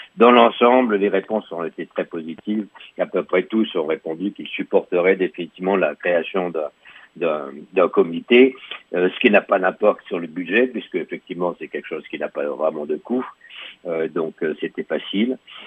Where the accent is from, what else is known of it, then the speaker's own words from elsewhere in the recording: France; now in Canada; moi, je viens à l'origine de France. J'ai émigré au Canada en 98 et j'habite à Ouazagabitch depuis 8 ans.